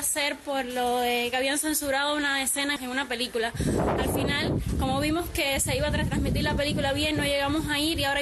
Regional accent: Cuba; yo como mujer cubana

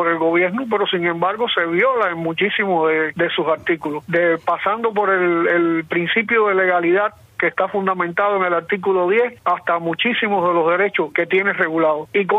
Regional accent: Cuba; como abogado y como ciudadano cubano comprometido con la mejoría de la patria

